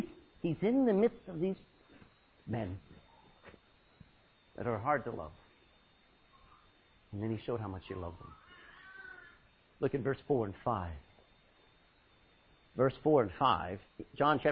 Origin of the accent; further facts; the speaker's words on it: Texas, United States; when I was growing up, that's how my feet looked all the time, man. Growing up in Texas, you don't wear shoes unless they're boots.